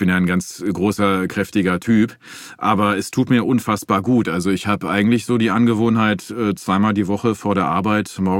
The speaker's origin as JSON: {"language": "German", "region": "North Rhine-Westphalia", "country": "Germany", "said": "ich komme aus Mahlenberg, ist ein ganz kleiner Ort."}